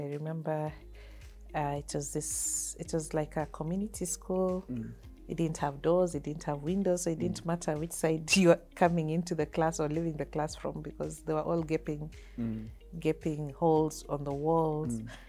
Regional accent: Kitale, Trans-Nzoia County, Kenya; So growing up in Kitale, same thing, you come up as a middle class, maybe lower middle class.

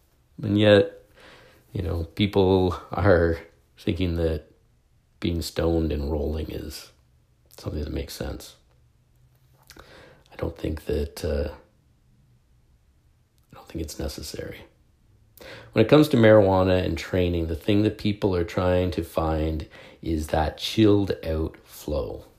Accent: Canada; You know, I like a beer. I'm a Canadian.

